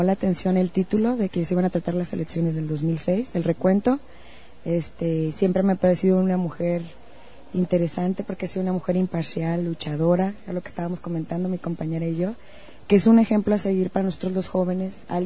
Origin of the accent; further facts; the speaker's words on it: Guadalajara, Jalisco, Mexico; Soy de aquí, de Guadalajara.